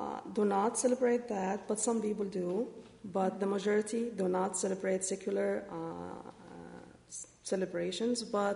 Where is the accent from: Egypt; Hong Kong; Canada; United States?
Egypt; I'm from Egypt, and we have people from Libya.